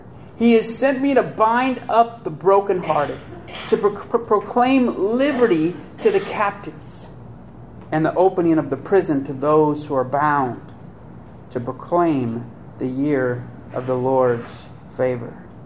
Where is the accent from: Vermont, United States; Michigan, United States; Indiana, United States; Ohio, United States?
Indiana, United States; We grew up in the Wanamaker Acton area. And if you wanted to learn what was going on in Franklin Township, all you had to do was walk in the ordinary